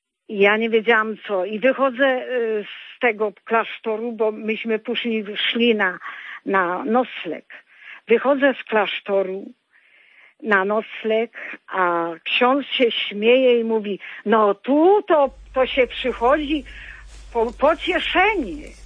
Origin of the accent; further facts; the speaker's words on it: Lesser Poland, Poland; Ja jestem z Małopolski, a Święta Lipka to już jest w Olsztyńskim.